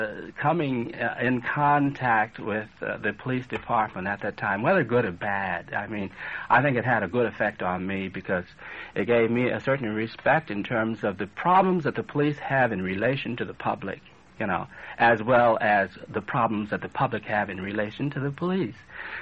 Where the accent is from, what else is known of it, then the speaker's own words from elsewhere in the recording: Chicago, Illinois, United States; And I came from Chicago originally, and I came from a rather decent home, I think, and had a pretty good education, schooling, and so forth.